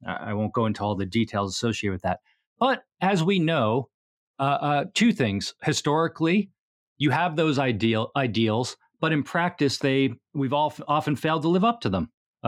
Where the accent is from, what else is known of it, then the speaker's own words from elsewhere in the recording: United States; I'm an American citizen. I've lived here my whole life as my permanent home.